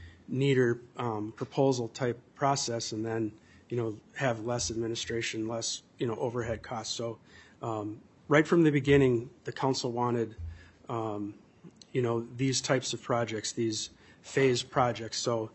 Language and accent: English; Chanhassen, Minnesota, United States; I'm from Chanhassen, so I've seen the property